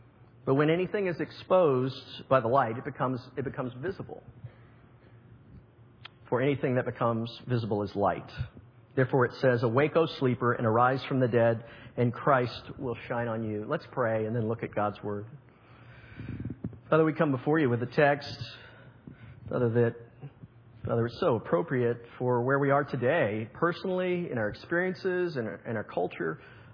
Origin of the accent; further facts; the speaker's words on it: Winter Park, Florida, United States; I know a number of you grew up in this area. I grew up in Winter Park.